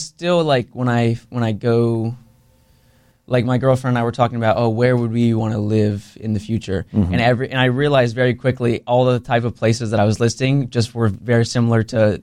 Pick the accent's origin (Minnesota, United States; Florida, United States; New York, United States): Florida, United States; Jacksonville; I do feel fortunate that I grew up in Avondale, like Riverside, Murray Hill are all kind of connected.